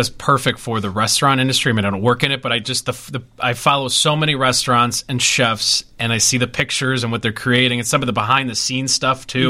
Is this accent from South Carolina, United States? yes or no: no; Chicago, Illinois, United States; Like, you're from the East Coast, we're from Chicago, so we have our styles of pizza